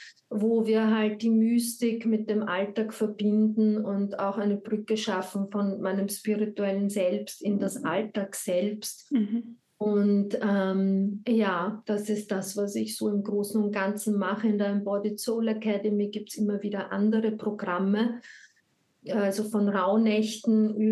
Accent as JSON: {"language": "German", "region": "Vienna", "country": "Austria", "tie": "born or raised there", "also_born_or_lived": "Mexico", "said": "in einem Monat werde ich 45. Das heißt, da liegt schon ein bisschen ein Weg hinter mir. Ich bin in Wien geboren und habe dann hier bin ich aufgewachsen"}